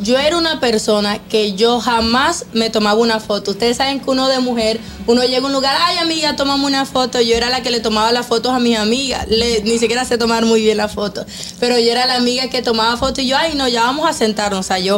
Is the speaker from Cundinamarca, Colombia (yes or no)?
no; Valledupar, Cesar, Colombia; Sí, mira, yo soy de Valledupar. Imagínate que yo era vecina